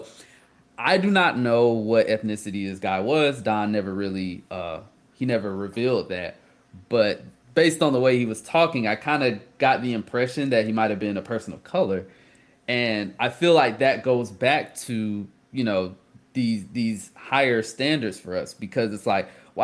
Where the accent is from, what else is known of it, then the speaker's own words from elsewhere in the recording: Dothan, Alabama, United States; For those that don't know, I'm from Dothan, Alabama.